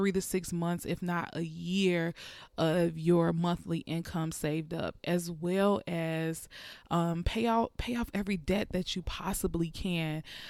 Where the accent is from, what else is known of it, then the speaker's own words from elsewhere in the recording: United States; I'm an American, so we are currently in the heat of the moment with COVID-19.